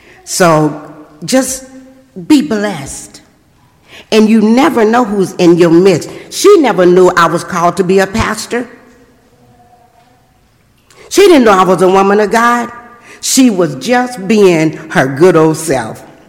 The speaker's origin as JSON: {"language": "English", "town": "Chicago", "region": "Illinois", "country": "United States", "said": "I came from Chicago. People just don't give you keys with no money down."}